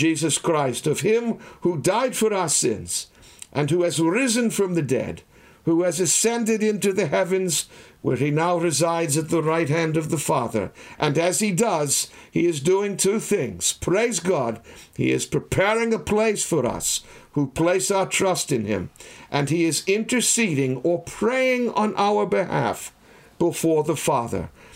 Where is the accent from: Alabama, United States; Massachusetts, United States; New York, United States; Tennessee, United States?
Massachusetts, United States; Boston; I grew up in the Boston area, spending the first 27 years of my life surrounded quite literally by four, you can count them, four cemeteries.